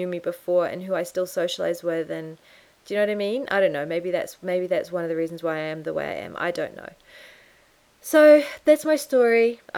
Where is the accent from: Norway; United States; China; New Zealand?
New Zealand; moved away as an adult; mean, I left New Zealand. I was gone for half my life. I was gone for almost all of my adult life. I was gone from New Zealand.